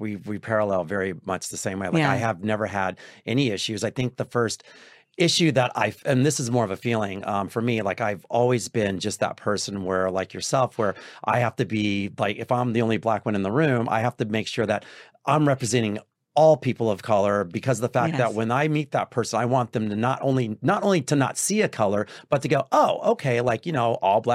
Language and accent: English; Texas, United States; And for me, like for yourself, I'm from Texas.